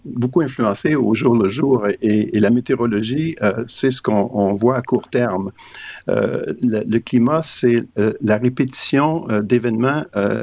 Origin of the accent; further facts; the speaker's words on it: Quebec, Canada; chez nous, au Québec, au Canada